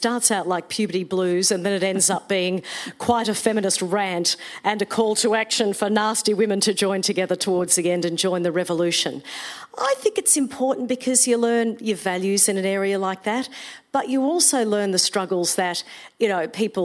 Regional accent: Queensland, Australia; I grew up in Queensland.

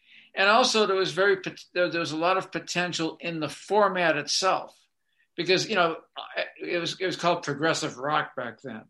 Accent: Boston, Massachusetts, United States; accent: Boston; And they'd hear my Boston accent. And they'd say, "You're not from here." And I said, "No, I just moved from Boston."

